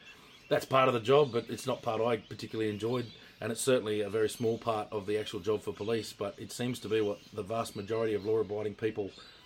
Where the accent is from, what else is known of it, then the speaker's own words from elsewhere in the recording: Toowoomba, Queensland, Australia; I said, I'm from Toowoomba.